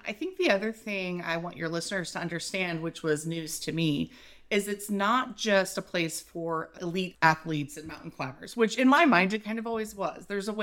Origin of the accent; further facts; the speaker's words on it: Florida, United States; So we're from Florida, where it's very flat.